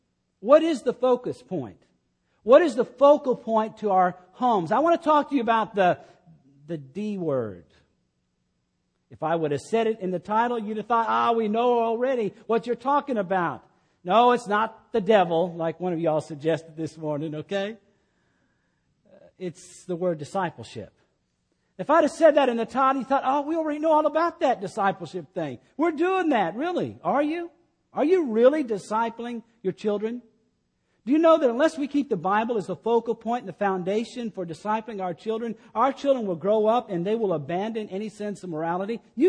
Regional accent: Killeen, Texas, United States; we were with family back in Killeen, my hometown.

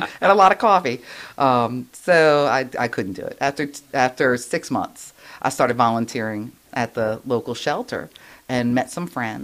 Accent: Slidell, Louisiana, United States; Well, I bleed Slidell. I mean, you can just see it. I am the promo of Slidell.

